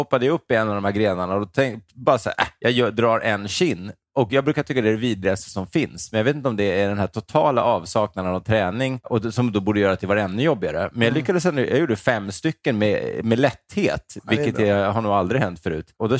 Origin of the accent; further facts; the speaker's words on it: Stockholm, Stockholm County, Sweden; born there; Min morfar var ju från Hudiksvall då. Mamma är född i Hudiksvall, jag är född i Stockholm.